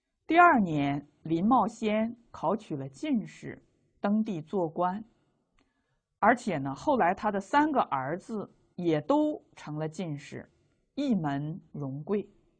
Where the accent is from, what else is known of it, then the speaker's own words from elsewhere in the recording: China; 像我们中国人呢，历来尊关羽啊为武圣人